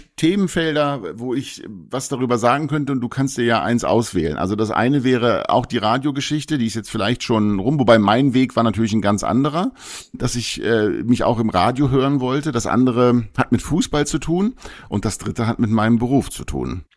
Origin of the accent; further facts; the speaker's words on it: Hildesheim, Lower Saxony, Germany; ich komme ja nun aus Hildesheim und das ist von Bremen nicht so weit weg. Das sind 90 Minuten mit dem Auto.